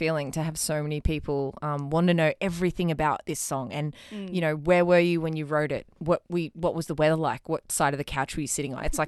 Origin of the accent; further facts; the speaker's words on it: Gold Coast, Queensland, Australia; I'm from the Goldie.